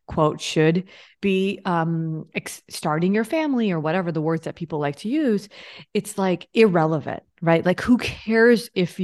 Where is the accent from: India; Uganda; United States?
India; Listen, so I'm Indian.